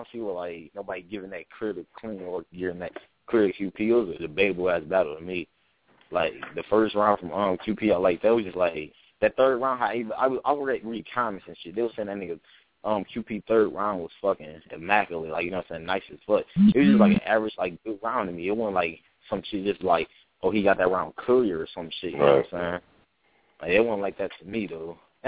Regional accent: Detroit, Michigan, United States; Yeah, I'm from Detroit.

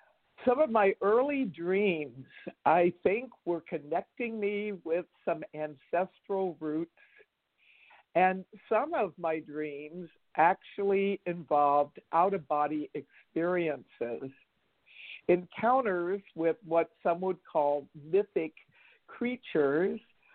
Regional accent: Arlington, Virginia, United States; I grew up in Northern Virginia in the greater Washington, D.C. metropolitan area. Grew up in Arlington, Virginia.

